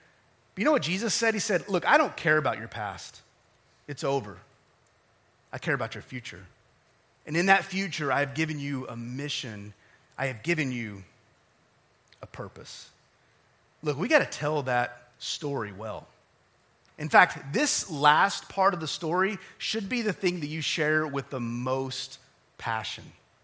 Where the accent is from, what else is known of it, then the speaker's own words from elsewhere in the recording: Odessa, Texas, United States; that I was born and raised in Odessa, Texas. I'm a Texan, okay, guys? So now you know, okay? Odessa is famous for Permian High School football and Friday Night Lights, and that was kind of my upbringing.